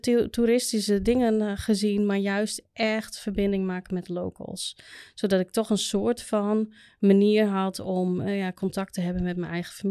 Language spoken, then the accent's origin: Dutch; Indonesia; Ik kom uit Indonesië.